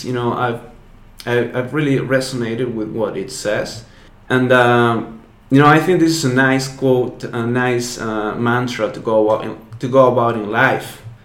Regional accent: Argentina; English is a second language; So I'm from Argentina. I live in North Argentina.

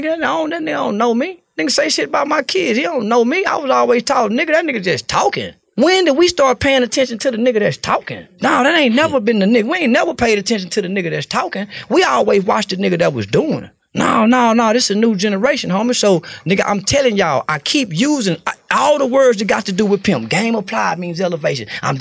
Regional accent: the South, United States; See, I was born in the 70s. I don't know when y'all was born. I'm from the South.

